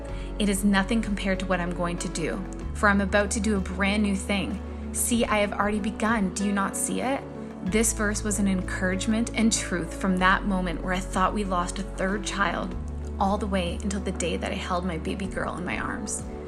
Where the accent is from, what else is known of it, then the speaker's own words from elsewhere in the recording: Toronto, Ontario, Canada; I'm from Toronto, Canada, and I'm 28 years old.